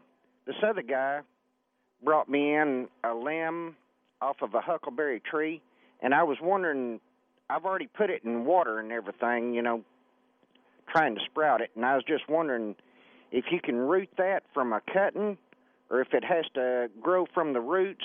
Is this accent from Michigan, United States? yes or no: no; Garland, Texas, United States; Now, I was raised in Garland, in that black land, and whenever I moved down here to East Texas, I've always heard about huckleberries.